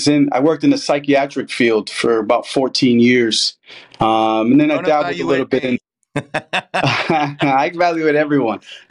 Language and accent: English; Connecticut, United States; now in Fort Myers, United States; No, I'm originally from the Northeast, Connecticut. So been down here about 8 years.